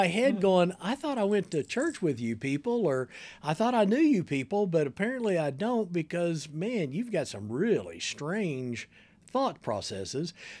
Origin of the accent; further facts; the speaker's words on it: United States; But what I am is an American, and I've got a voice, and I want to be heard.